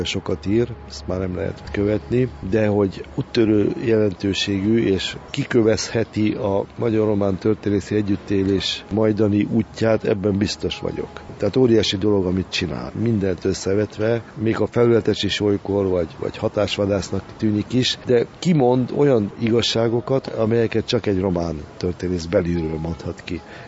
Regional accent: Hungary; örülök magyar történészként, mert ő ezt megteheti románként, de egy külföldi, én ugye nem vagyok külföldi

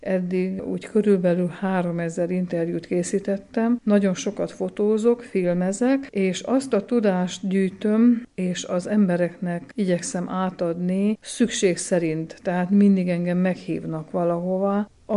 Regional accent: Magfalva, Mureș County, Romania; Erdélyben születtem a Kiskükölő mentén, Magfalván a szülőfalumban nőttem fel, ott végeztem első 8 osztályt, aztán Marosvásárhelyre az egészségügyi közép- és főiskolába kerültem.

